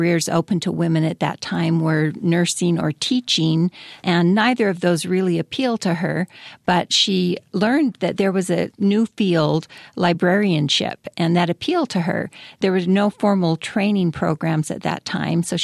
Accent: Utah, United States; I grew up in northeastern Utah in a small rural farming community, and there were seven children in my family.

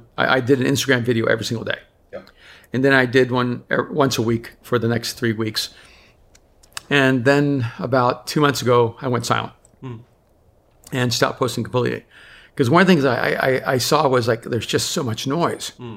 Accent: El Salvador; now in United States; even though I'm from El Salvador and my body is designed for soccer.

